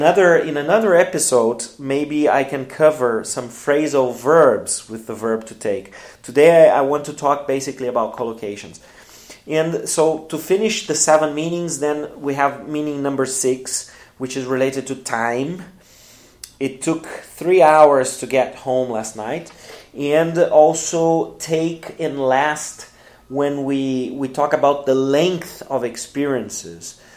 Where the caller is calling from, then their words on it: Porto Alegre, Rio Grande do Sul, Brazil; English is a second language; I'm speaking from the south of Brazil. I'm speaking from Porto Alegre.